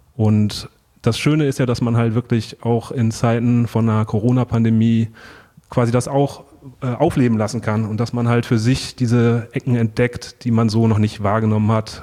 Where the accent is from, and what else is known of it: Cologne, North Rhine-Westphalia, Germany